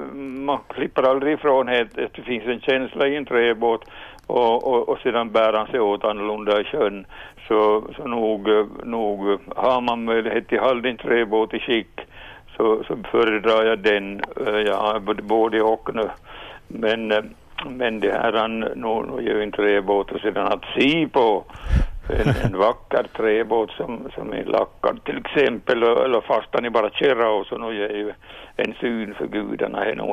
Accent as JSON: {"language": "Swedish", "town": "Sundom", "region": "Ostrobothnia", "country": "Finland", "said": "från Sundom."}